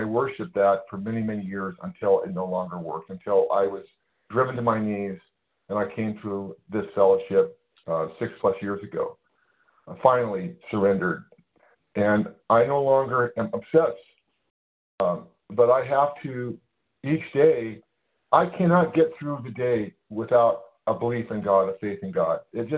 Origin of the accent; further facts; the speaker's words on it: California, United States; I'm from California.